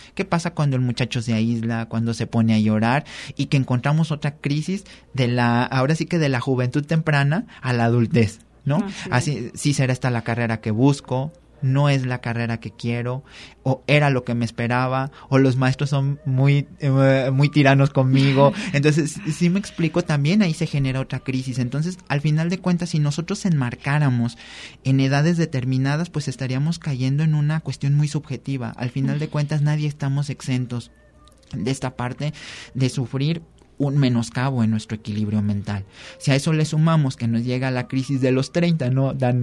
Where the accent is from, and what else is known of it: Mexico